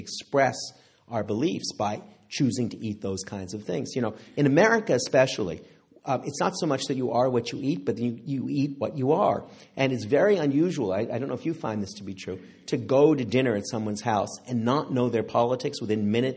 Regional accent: Canada; I'm Canadian by upbringing, and I also just came back from doing a lecture series in Canada

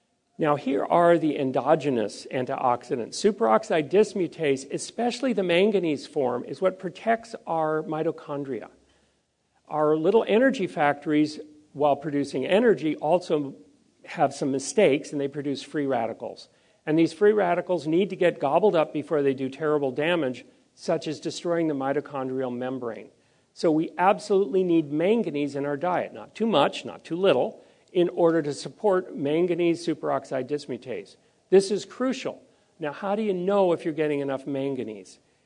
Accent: Maui, Hawaii, United States; As you heard, I'm from Maui.

